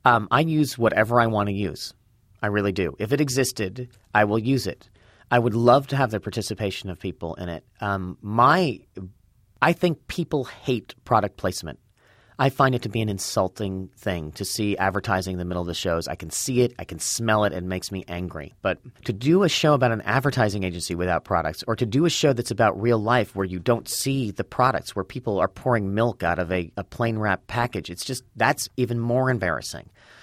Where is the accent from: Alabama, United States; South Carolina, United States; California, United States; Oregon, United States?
California, United States; Los Angeles; born or raised there